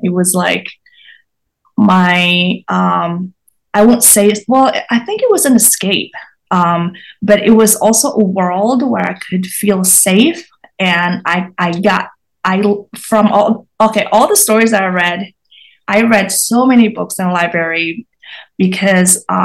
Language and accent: English; Indonesia; English is a second language; So I grew up in Indonesia within a conservative Chinese family, and around me was a conservative Muslim community.